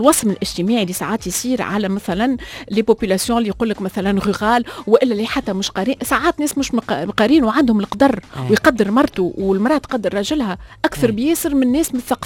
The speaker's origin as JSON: {"language": "Arabic", "country": "Tunisia", "said": "احنا مجتمع تونسي عنيف"}